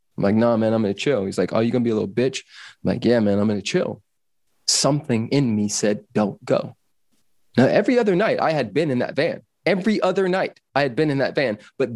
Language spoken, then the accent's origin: English; Los Angeles, California, United States; born or raised there